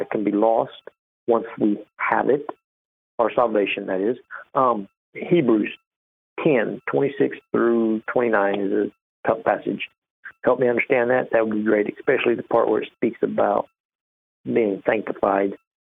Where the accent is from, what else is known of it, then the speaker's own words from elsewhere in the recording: Depew, Oklahoma, United States; I'm from Depew, Oklahoma.